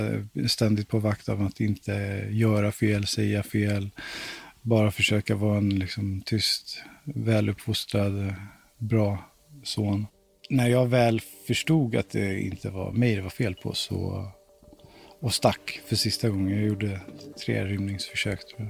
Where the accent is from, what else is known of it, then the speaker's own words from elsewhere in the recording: Hässelby, Stockholm County, Sweden; Alltså jag är uppväxt i Hässelby från grunden och botten, och sen så när jag flyttade, eller när vi flyttade till Valdemarsvik med vår familj.